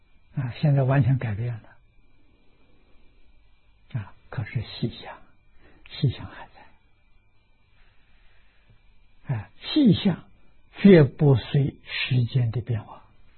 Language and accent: Chinese; Dongxiang, China; 我小时候住在东乡，现在叫顺港，我们那里有个湖叫白湖啊，我们住在湖边上，离湖大概一里路